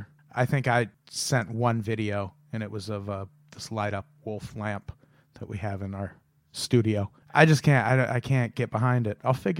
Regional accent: Illinois, United States; And it was historic for me because I was born and raised in Illinois, which is where the Cubs are at.

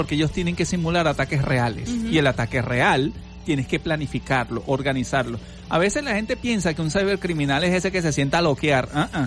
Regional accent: Venezuela; soy venezolano, ¿qué te puedo decir?

